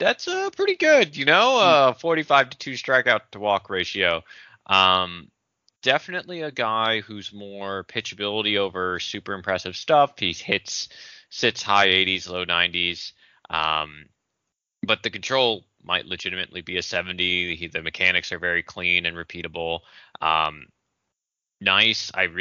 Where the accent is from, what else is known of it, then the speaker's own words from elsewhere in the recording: New Jersey, United States; from Monmouth, the county I grew up in New Jersey.